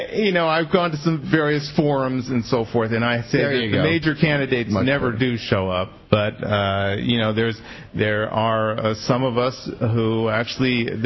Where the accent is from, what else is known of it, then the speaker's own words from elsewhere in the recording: California, United States; now in Piedmont, United States; I'm from the East Bay. I live in Piedmont.